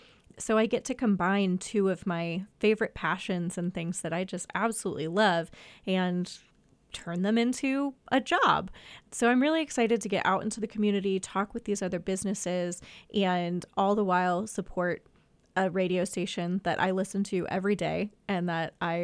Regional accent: Springfield, United States; I am from Springfield originally. What's interesting is I never thought that I was going to end up here as an adult.

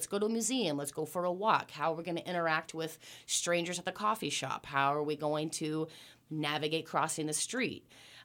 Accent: California, United States; I'm a Californian, and I was volunteering at a camp in Florida when the lockdowns hit

